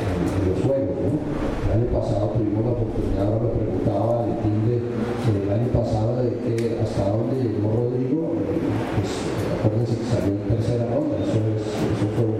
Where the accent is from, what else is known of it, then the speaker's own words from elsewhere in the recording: Mexico; para que seamos siempre los que ponemos la pauta como mexicanos, como anfitriones que somos